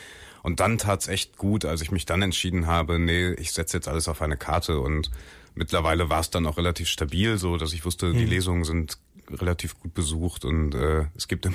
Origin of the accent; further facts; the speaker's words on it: Wuppertal, North Rhine-Westphalia, Germany; Also ich habe schon eine Affinität zu der Stadt und liebe meine Heimat nach wie vor sehr gerne.